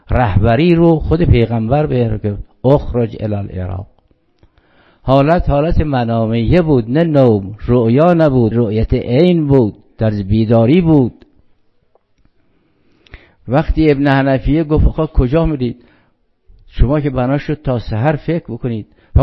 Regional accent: Iran; میبینید ما ایرانی هستیم

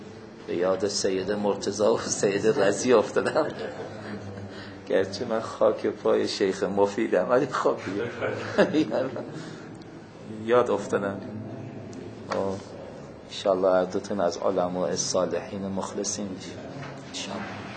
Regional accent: Iran; حالا چون ما ایرانی هستیم

